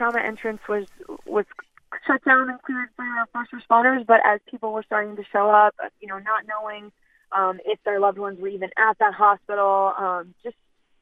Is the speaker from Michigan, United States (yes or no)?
no; Las Vegas, Nevada, United States; I mean, I was raised here in Las Vegas